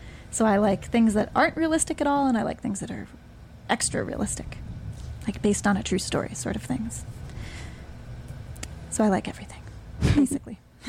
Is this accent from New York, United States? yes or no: yes; Hudson, New York, United States; I'm from Hudson.